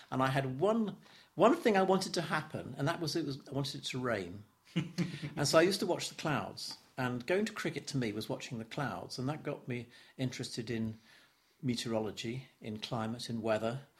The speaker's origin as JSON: {"language": "English", "town": "Southgate", "region": "London", "country": "United Kingdom", "tie": "born there", "said": "I was born on the 27th of October 1942, and I was born in Southgate in London."}